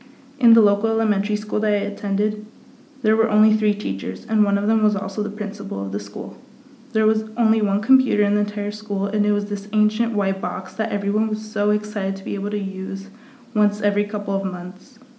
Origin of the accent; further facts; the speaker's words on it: California, United States; I grew up in Orange County. It's considered the most Republican area in California, as well as being racist and conservative.